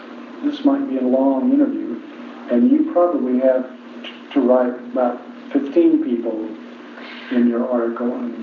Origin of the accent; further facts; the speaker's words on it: Delta, Utah, United States; Delta, Utah.